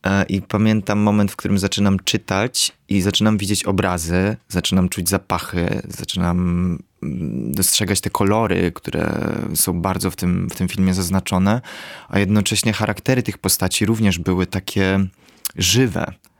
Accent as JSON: {"language": "Polish", "town": "Lublin", "region": "Lublin Voivodeship", "country": "Poland", "tie": "born or raised there", "said": "wychowywałem się w konserwatywnej rodzinie w Lublinie"}